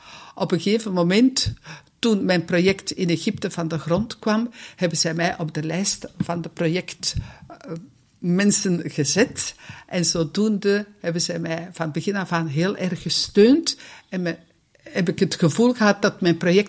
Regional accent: Merksplas, Antwerp, Belgium; born there; Ik werd geboren in de Stille Kempen in Merksplas in 1947 als vierde kind in een gezin van 13.

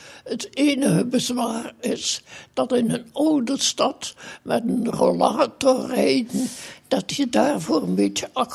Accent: Kortrijk, West Flanders, Belgium; now in Bruges, Belgium; Ik ben afkomstig van Kortrijk.

